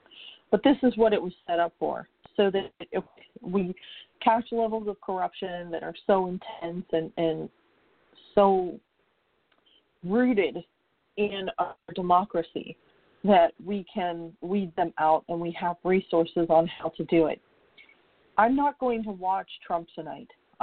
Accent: United States; I'm an American who would like for things to be done

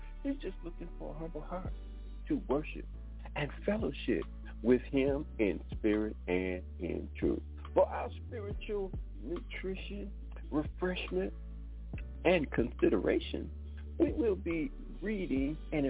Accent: Detroit, Michigan, United States; also born or lived in Pine Bluff; Y'all know, I grew up in Detroit, yes. But this is my birthplace that I had to come back

